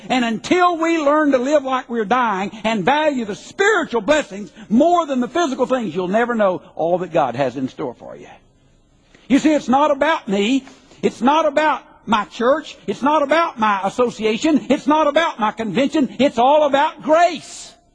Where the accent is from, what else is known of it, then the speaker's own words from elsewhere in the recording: Huntsville, Alabama, United States; I grew up in Huntsville, Alabama. 24 oak trees in that yard.